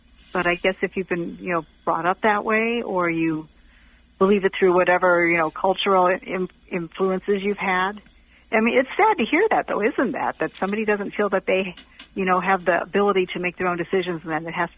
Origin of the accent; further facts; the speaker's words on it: Minnesota, United States; born there; I was born in Minnesota, so I would have to go contact the state of Minnesota to get a copy of my birth certificate.